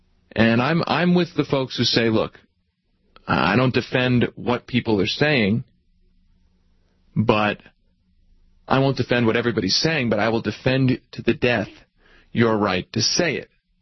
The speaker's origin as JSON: {"language": "English", "town": "Philadelphia", "region": "Pennsylvania", "country": "United States", "said": "Of course, it's not always sunny in Philadelphia. I'm from Philadelphia."}